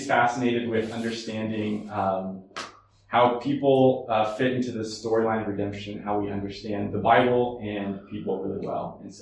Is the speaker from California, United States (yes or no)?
yes; California, United States; I'm from California, near Yosemite area. I'm sure many of you have heard of Yosemite. So really close to there. So I grew up going to Yosemite on weekends and things like that.